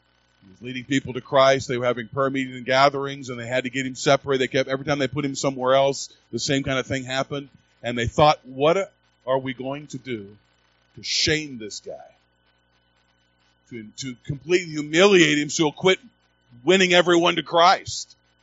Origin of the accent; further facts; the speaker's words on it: United States; I want to tell you today I'm thankful I'm an American.